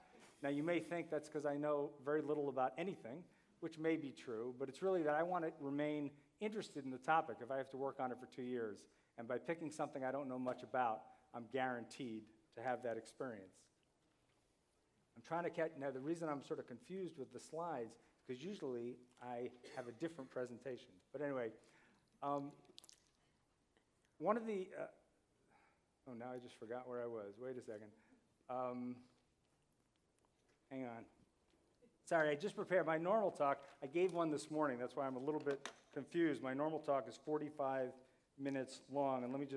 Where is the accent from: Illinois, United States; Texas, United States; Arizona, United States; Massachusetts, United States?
Massachusetts, United States; Marblehead; I had only seen two lighthouses in my whole life from closer than about 150 feet, one of them in my hometown of Marblehead.